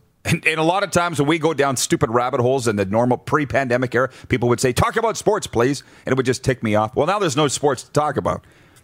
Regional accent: Canada; Am I, as a Canadian, going to be offended that the Tri-City Americans in the Western Hockey League are named after Americans?

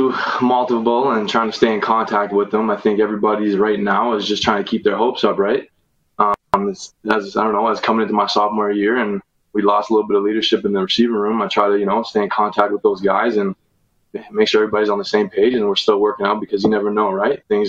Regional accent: Regina, Saskatchewan, Canada; Especially as a little kid and growing up in Regina.

